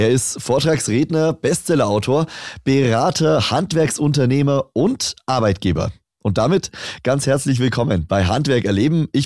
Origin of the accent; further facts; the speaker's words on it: Bavaria, Germany; Ich bin ja im Süden aufgewachsen. Ich bin Allgäuer Jung quasi. Also mal schauen, rein vom Dialekt her gibt's vielleicht die ein oder andere Unterscheidung.